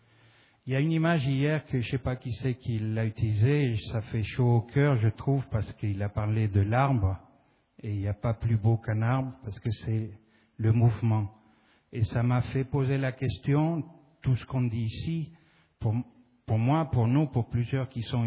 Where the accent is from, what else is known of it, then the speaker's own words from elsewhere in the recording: Argentina; je viens d'Argentine